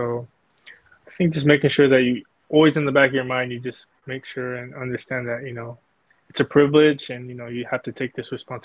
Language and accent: English; California, United States; you know, we grew up in California.